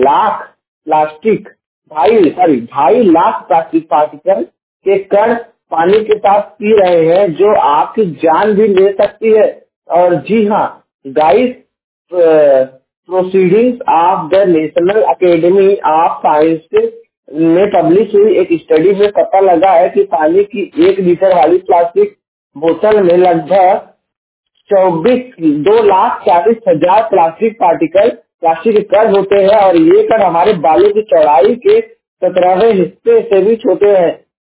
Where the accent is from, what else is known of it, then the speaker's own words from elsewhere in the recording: Jaunpur, Uttar Pradesh, India; और मैं उत्तर प्रदेश के जौनपुर जिले का निवासी हूँ।